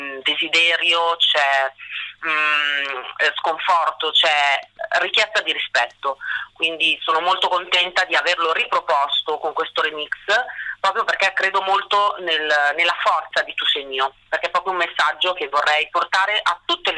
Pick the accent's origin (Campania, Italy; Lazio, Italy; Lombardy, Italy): Lombardy, Italy; Milan; perché sono milanese